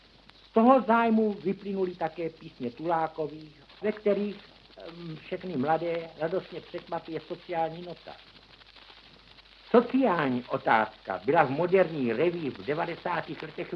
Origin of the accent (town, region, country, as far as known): Prague, Czechia; born or raised there